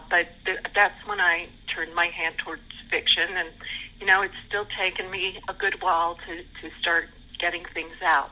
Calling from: San Marcos, Texas, United States; I am in San Marcos, Texas, which is just west of San Marcos, Texas, which is between Austin and San Antonio.

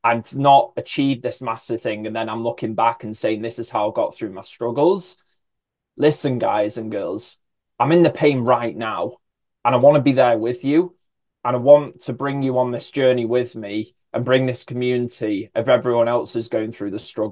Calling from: United Kingdom; I'm in the UK actually

